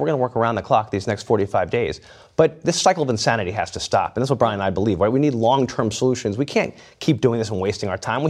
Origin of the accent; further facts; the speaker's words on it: New Jersey, United States; And I'm from Jersey. We don't mess with other people's families.